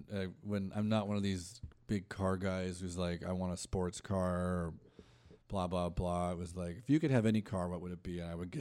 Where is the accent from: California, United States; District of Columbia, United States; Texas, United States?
California, United States; I grew up. I'm from Orange County, and I grew up like around Disney, like Disney being this thing that we drove past when I went to my grandma's house